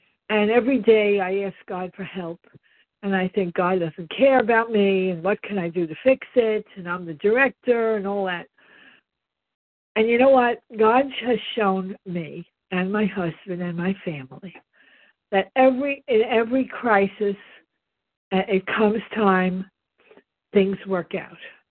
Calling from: New York, United States; from New York.

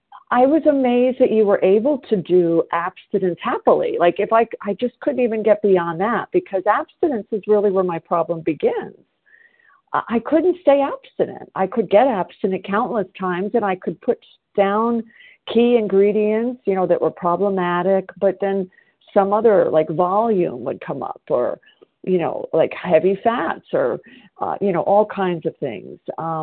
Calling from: South Carolina, United States

